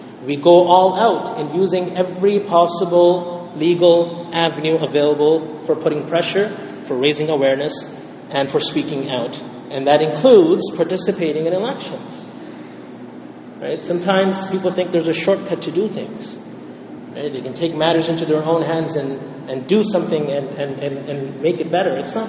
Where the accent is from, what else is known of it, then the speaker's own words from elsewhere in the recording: Canada; my view is that as a Muslim, especially as a Canadian and a Muslim, and as a community leader, I feel that I have a responsibility to speak up.